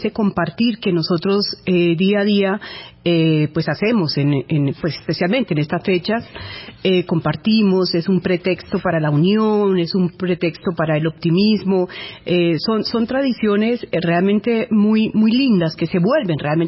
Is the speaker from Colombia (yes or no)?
yes; Colombia; a identificarnos como colombianos.